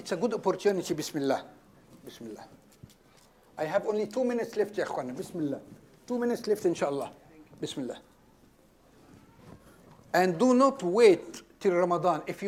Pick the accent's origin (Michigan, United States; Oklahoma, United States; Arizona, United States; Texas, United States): Texas, United States; Dallas; Brothers and sisters, I'm from Dallas, Texas, and when we say takbir, the neighbor called 911 for us.